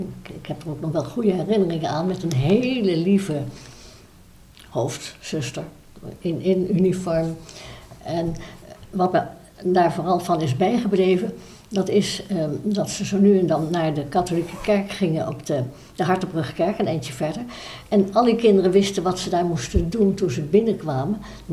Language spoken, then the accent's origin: Dutch; Leiden, South Holland, Netherlands; Ik ben geboren in Leiden, in een ziekenhuis, ik denk diakonessenhuis toen nog. En ik heb vanaf mijn geboorte gewoond op de Haarlemmerstraat 43A in Leiden